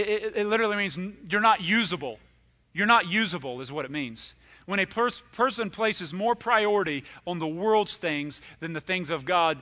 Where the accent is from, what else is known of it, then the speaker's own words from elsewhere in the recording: United States; We don't even have farmers here. I grew up in Clinton County. They're farmers.